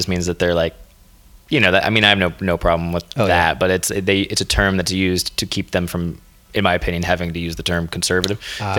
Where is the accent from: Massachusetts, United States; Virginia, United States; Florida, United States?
Florida, United States; I grew up in Florida and people in Florida would be like, Coke means everything.